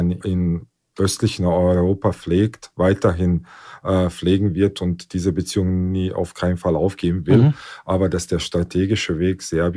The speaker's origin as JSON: {"language": "German", "country": "Bosnia & Herzegovina", "said": "Naja, ich war erst letztens zu Besuch in meiner alten Heimat"}